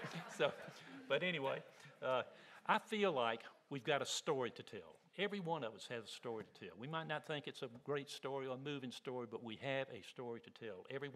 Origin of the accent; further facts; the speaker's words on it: Atlanta, Georgia, United States; I grew up in Atlanta, as Brian said, and we went to the Cathedral of St. Philip's.